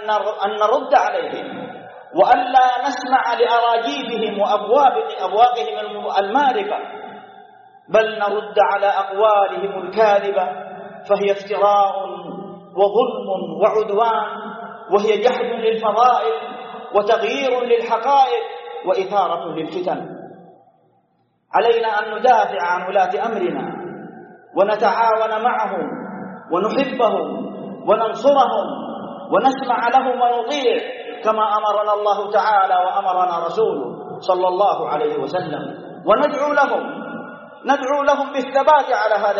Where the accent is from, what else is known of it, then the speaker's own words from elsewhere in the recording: Saudi Arabia; من هؤلاء الأعداء ضد بلادنا المملكة العربية السعودية